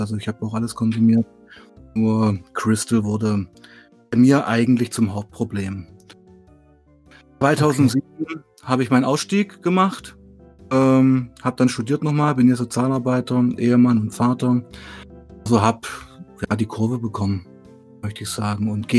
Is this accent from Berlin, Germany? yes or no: no; Weißenfels, Saxony-Anhalt, Germany; born there; ich bin in Weißenfels geboren. Das ist eine kleine Stadt in Sachsen-Anhalt, also wirklich tiefste Ostprovinz.